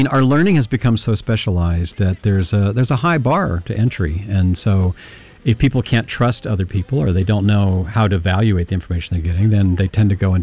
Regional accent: Kentucky, United States; the dentist I had when I was growing up in Eastern Kentucky

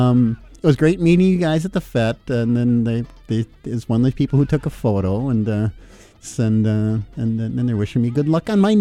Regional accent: Owatonna, Minnesota, United States; I hadn't been home in back to my hometown in ages.

